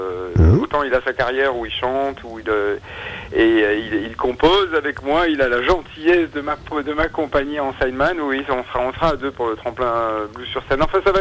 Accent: Nice, Provence-Alpes-Côte d'Azur, France; now in Paris, France; je viens pas du Mississippi, je viens du 06, je viens de Nice, tout simplement, à l'origine, même si j'habite Paris maintenant depuis un bon moment.

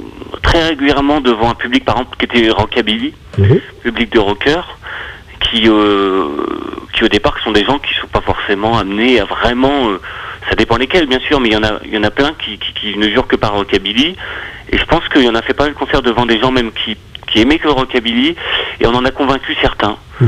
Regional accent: Hauts-de-France, France; on dit Beauvais, après, parce qu'il faut bien dire un endroit. Après, on est Picard, en général.

